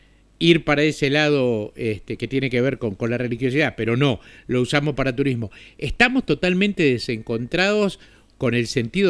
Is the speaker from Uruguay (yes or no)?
yes; Montevideo, Uruguay; Yo recuerdo que cuando era chico vivía en el Uruguay, en la ciudad de Montevideo